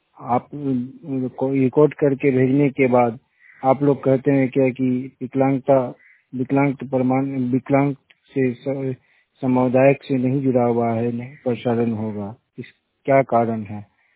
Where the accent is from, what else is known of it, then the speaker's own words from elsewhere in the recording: Kadwa, Bihar, India; बैगना कटिहार, कदवा रामपारा बैगना कटिहार के निवासी हूँ। स्थायी पता कदवा रामपारा बैगना कटिहार